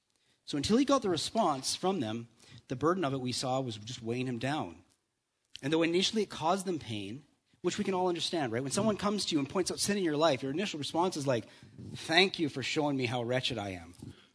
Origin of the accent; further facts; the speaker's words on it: Canada; And of course, being Canadian, rather than addressing it, we'd rather just stay up all night contemplating what we might have said